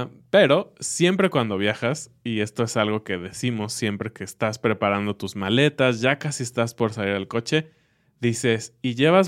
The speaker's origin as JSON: {"language": "Spanish", "country": "Mexico", "said": "para mí como mexicano"}